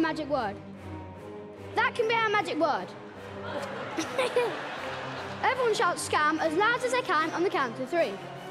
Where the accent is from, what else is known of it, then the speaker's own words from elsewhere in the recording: England, United Kingdom; I'm from England.